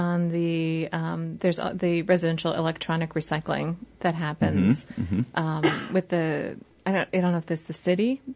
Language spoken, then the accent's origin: English; East Coast, United States; growing up on the East Coast, every Halloween, I had to put a coat on over my Halloween costume.